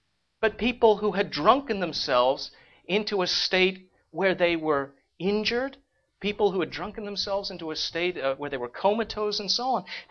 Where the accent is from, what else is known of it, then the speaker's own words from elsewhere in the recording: United Kingdom; Every single negative index by which you can assess a culture, unfortunately, Britain, my home country, is leading in.